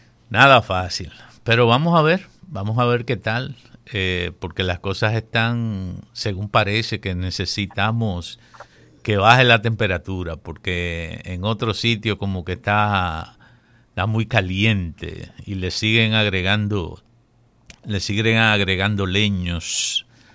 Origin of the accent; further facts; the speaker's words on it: Constanza, La Vega, Dominican Republic; born there; por la tierra de Cirilo, que es casi mi tierra también, porque yo nací en Constanza, que pertenece a La Vega también